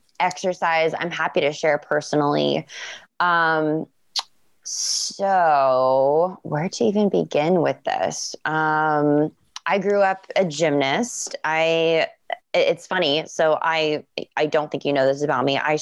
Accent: Florida, United States; We had a family cabin up in North Carolina. I grew up in Florida, and just going on hikes with our family when we did that.

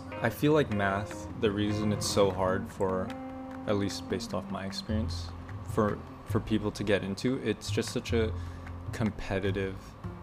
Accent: Philippines; I am Filipino.

